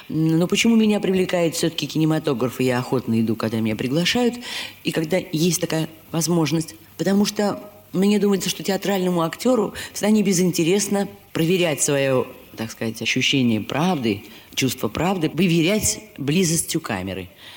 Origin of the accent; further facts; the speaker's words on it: Saint Petersburg, Russia; как ленинградка, естественно, я немножко болела за «Зенит».